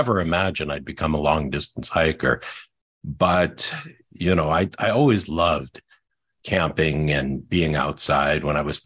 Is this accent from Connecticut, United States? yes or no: yes; Westport, Connecticut, United States; I grew up actually in Westport. And then I went to school, my undergrad at the University of Connecticut, which is not far from Tolland.